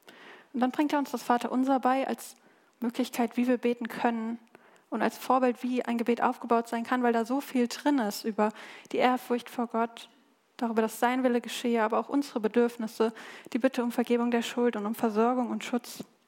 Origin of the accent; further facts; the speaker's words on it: Germany; Ich meine, ich weiß, wir sind Deutsche, wir halten das immer so ein bisschen bedeckt.